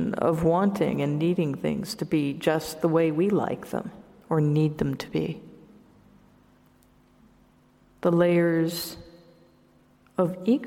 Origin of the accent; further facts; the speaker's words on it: Hawaii, United States; I personally like this word a lot because I'm from Hawaii, and in the Hawaiian language, mana means power.